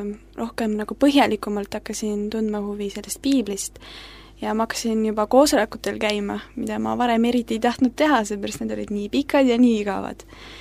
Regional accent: Lääne-Viru County, Estonia; ma olen Rakverst 15 kilometri kaugusel

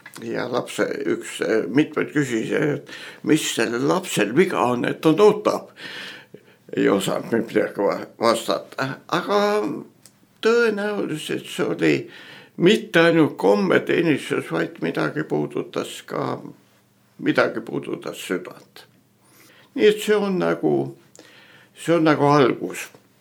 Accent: Tallinn, Harju County, Estonia; Nii sündisin Tallinnas. Olen tallinlane. Toonkuniga tänaval.

